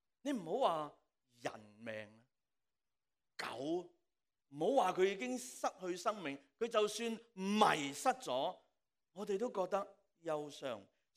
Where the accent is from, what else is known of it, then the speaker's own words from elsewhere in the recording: Hong Kong; 就是说我们香港人说就是你死得好了